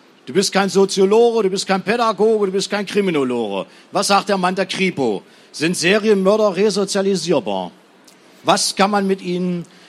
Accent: Arnstadt, Thuringia, Germany; Ich komme aus Arnstadt.

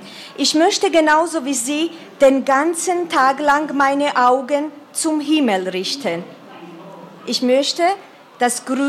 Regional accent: Georgia; Ich komme aus Georgien, wie hier erwähnt wurde, und die Welt weiß das, dass 20% unseres Territoriums okkupiert wurde.

